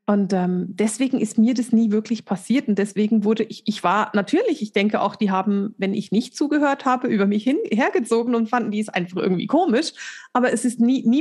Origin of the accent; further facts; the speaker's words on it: Switzerland; weil ich bin in der Schweiz aufgewachsen. Ich bin Schweizerin